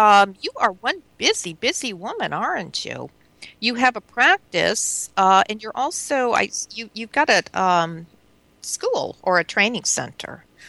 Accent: New England, United States; also born or lived in California; But I grew up in New England, which was much more kind of open to new things. And of course, California, I lived there for a long time

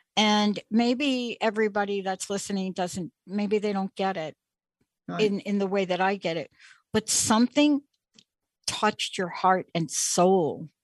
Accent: The Bronx, New York, United States; I'm from the Bronx.

